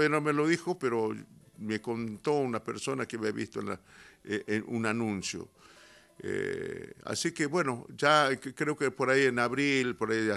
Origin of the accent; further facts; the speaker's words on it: Purmamarca, Jujuy, Argentina; Se presentó ahí en San Salvador de Jujuy y en mi pueblo, en Purmamarca.